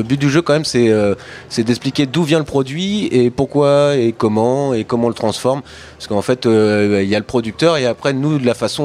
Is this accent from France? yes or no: yes; Normandy, France; je suis normand